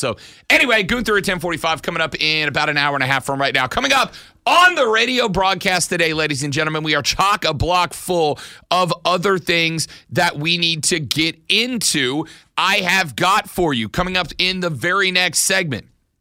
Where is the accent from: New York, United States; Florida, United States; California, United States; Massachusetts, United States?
Florida, United States; Pensacola; I am from Pensacola, Florida, originally. I am from the tribal chief's hood.